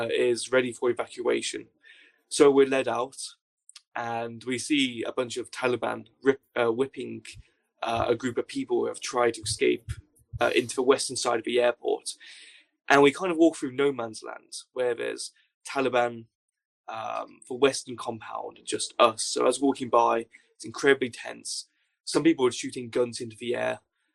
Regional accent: United Kingdom; But of course, I'm British, so I pushed my way through because no one was queuing

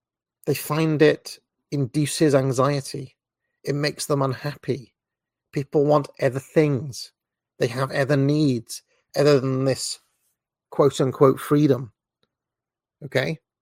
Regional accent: Wales, United Kingdom; fellow Welshman. I grew up in Wales, of course. My mother is Welsh

